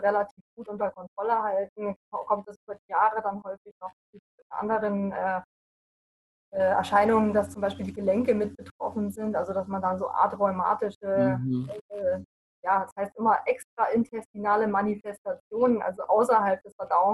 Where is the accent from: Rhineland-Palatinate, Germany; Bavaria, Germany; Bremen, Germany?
Bavaria, Germany; Munich; Geboren und aufgewachsen bin ich in München